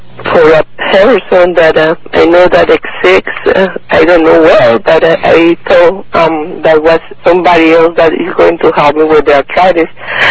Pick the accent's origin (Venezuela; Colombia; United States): Colombia; English is a second language; I'm from Colombia.